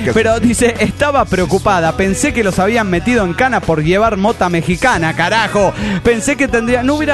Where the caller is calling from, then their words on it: San Luis, Argentina; de San Luis, Argentina.